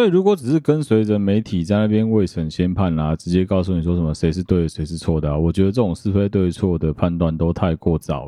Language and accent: Chinese; Taiwan; 我们台湾人原本做事情的方式其实就是很随便